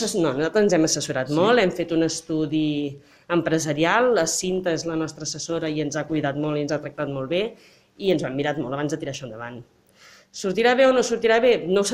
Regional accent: Sabadell, Catalonia, Spain; nosaltres vivim aquí al poble des de fa 3 anys, som del Vallès tots dos, de Sabadell

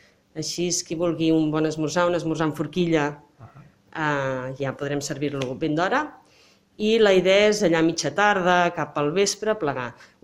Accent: Sabadell, Catalonia, Spain; nosaltres vivim aquí al poble des de fa 3 anys, som del Vallès tots dos, de Sabadell

